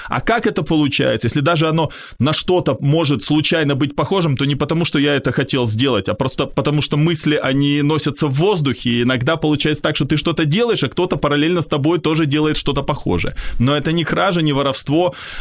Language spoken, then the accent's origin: Russian; Kyiv, Ukraine; also born or lived in Saint Petersburg, Russia; в Питере, где я, собственно, и родился, а потом меня перевезли, когда я чуть-чуть подрос, перевезли в Киев. Поэтому я всегда говорю, что я родился в Питере, ну, хотя по факту фактически всю жизнь прожил в Киеве.